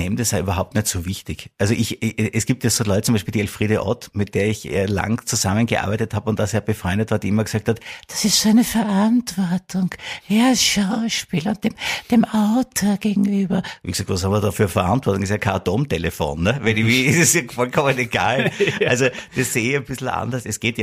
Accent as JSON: {"language": "German", "town": "Graz", "region": "Styria", "country": "Austria", "said": "Weil ich bin ja, also in Wien, ich komme ja aus Graz"}